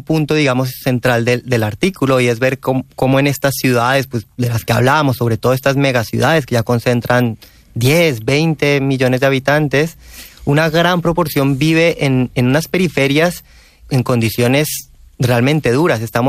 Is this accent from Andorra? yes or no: no; Colombia; Catalan is a second language; jo soc de Colòmbia i, si em permets, ara canviaré al castellà.